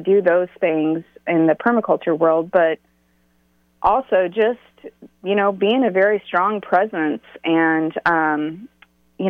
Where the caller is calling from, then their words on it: Lawrence, United States; and I'm calling from Lawrence.